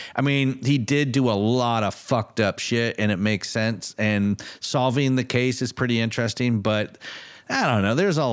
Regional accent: Michigan, United States; I didn't have that growing up in Michigan.

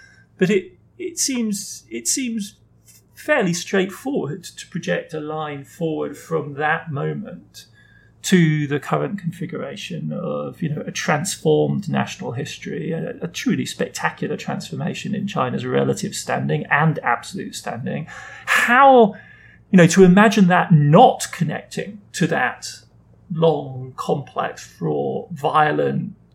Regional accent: Germany; also born or lived in West Germany; I grew up in West Germany. I grew up in the period of Ostpolitik, of transformation through engagement.

